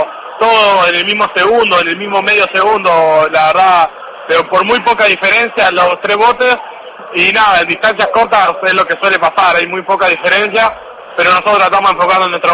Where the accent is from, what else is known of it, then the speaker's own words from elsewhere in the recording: Campana, Buenos Aires Province, Argentina; Yo soy de Campana